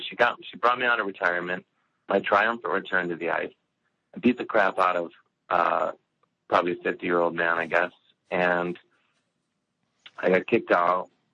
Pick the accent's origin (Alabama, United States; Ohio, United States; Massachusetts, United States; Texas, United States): Ohio, United States; Cleveland; I was living in Cleveland at the time. I'm from Cleveland.